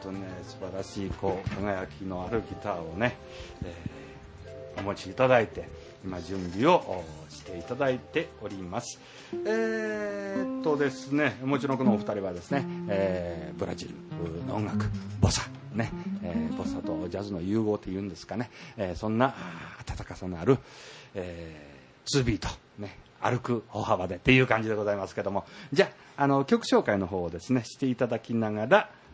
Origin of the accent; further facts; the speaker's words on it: Eigenji, Shiga, Japan; 私も茶どころ、茶はまんどころとか言いながら永源寺なんですよ